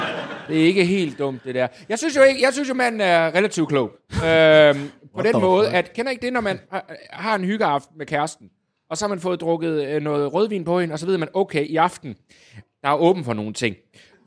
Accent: Region of Southern Denmark, Denmark; men jeg er jo sønderjyde, så jeg kan jo se en idé.

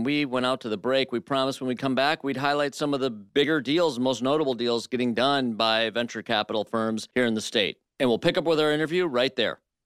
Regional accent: Flint, Michigan, United States; you know, when you're from here, and I'm from Flint, Michigan

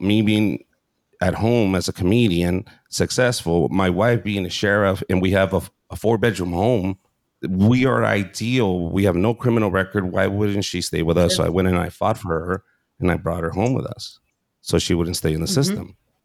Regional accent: Mexicali, Baja California, Mexico; and I'm from Mexicali, Baja California, the other side of that border.

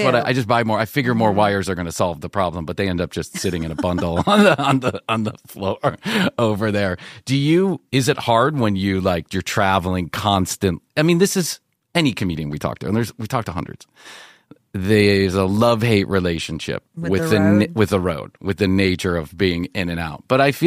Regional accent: Skokie, Illinois, United States; But growing up in Skokie, Illinois, I feel that I'm there. It's a certain kind of upbringing.

